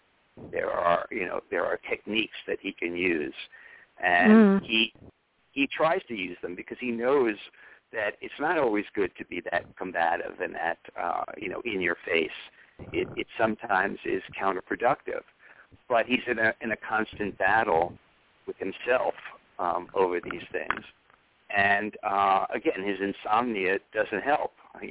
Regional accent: New York, United States; I know that since I grew up on Madison Avenue.

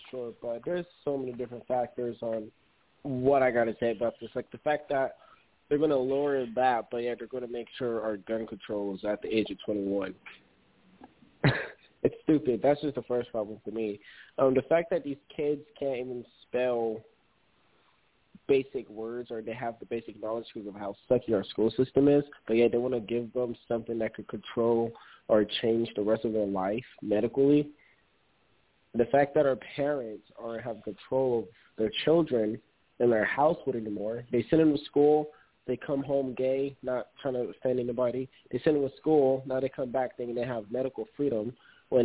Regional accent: California, United States; It's actually embarrassing to say that I'm from California.

